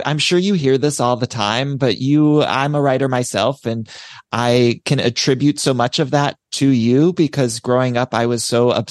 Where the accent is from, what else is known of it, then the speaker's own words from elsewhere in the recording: Solon, Ohio, United States; Just outside of Cleveland, Solon, Ohio.